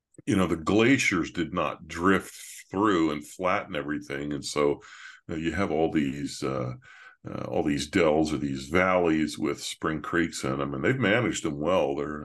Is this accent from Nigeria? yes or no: no; Morton, Illinois, United States; I grew up in Morton, just east of Peoria.